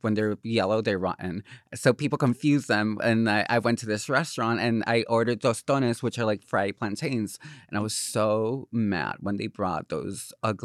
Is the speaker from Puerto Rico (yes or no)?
yes; Corozal, Puerto Rico; See, I grew up in Corozal, which is a pueblito in the middle of the mountains, and we're known for plantains. It's the capital of plantains